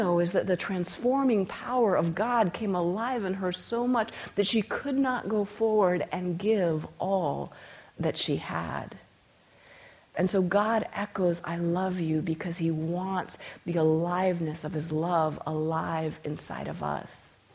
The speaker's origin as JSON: {"language": "English", "town": "Juneau", "region": "Alaska", "country": "United States", "tie": "born or raised there", "said": "I was in my hometown at the time, up in Juneau, Alaska. And for any of you who have ever seen pictures of Juneau, and there's this beautiful blue sky, don't be tricked."}